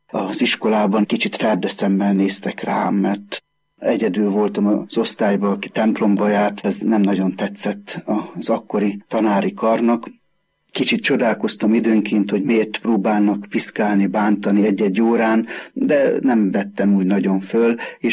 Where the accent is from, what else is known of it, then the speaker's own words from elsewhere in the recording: Kartal, Pest, Hungary; born there; A szülőfalunk Karttal.